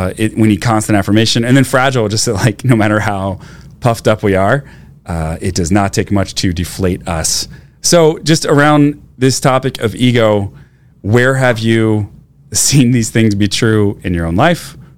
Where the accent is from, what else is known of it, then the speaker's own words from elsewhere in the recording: Texas, United States; I grew up in Texas, right?